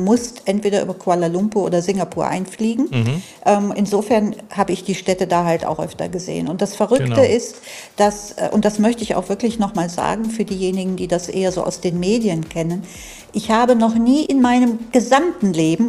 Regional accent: North Rhine-Westphalia, Germany; Also ich bin ja Rheinländerin, bin ja eigentlich im Rheinland aufgewachsen

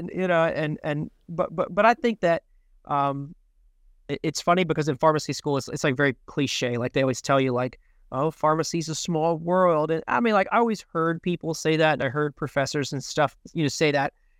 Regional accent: Jacksonville, Florida, United States; I was born and raised in Jacksonville as well, and my parents have been living here most their entire lives, and even their parents for a great part of their lives.

